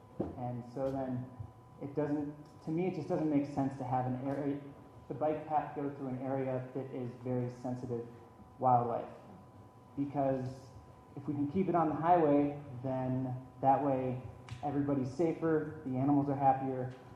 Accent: Redstone, Colorado, United States; I grew up in Redstone.

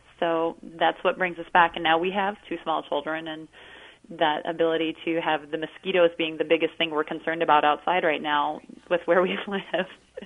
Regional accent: Iowa, United States; My husband finished optometry school in Chicago, and it just so happened that our one of my hometown optometrists' dad was retiring. It was a father-son practice, and it was exactly what we were looking for. At first, I was that one that was never coming back to Iowa because it was boring.

